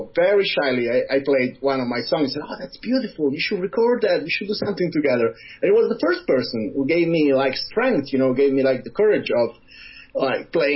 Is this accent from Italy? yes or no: yes; Giulianova, Abruzzo, Italy; He would spend like on holidays because in Giulianova, my hometown, because it's a seaside resort, you know